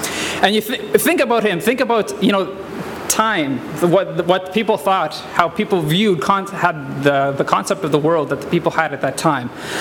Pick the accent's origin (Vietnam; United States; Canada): Canada; I'm from Canada. I grew up in a small farming village about 2 miles from the border of the U.S. I have three siblings